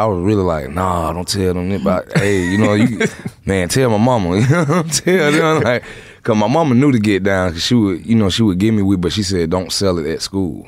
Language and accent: English; Atlanta, Georgia, United States; I'm from Southside Atlanta. You know what I'm saying? Cleveland Avenue. I done stayed in Cleveland Avenue, Pryor Road, Lakewood Village, Carver Home, all that.